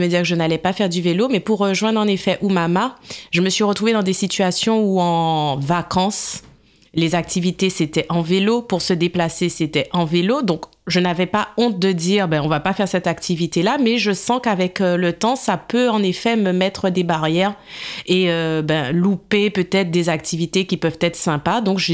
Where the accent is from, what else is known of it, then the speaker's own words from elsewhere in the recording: Guadeloupe, France; moved away as an adult; Alors moi, je suis d'originaire de la Guadeloupe et j'ai vécu en Guadeloupe. Ça fait 20 ans que je suis en France et 19 ans que j'ai passé en Guadeloupe.